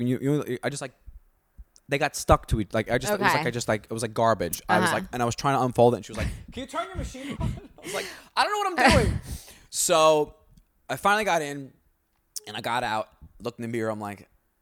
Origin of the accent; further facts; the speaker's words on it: Staten Island, New York, United States; Growing up on Staten Island, you know, you got to realize something.